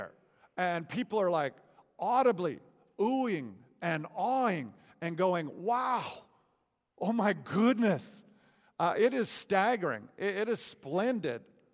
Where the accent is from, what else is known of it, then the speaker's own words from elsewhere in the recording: California, United States; You know, I don't often say it, but I grew up in California. Did you know that?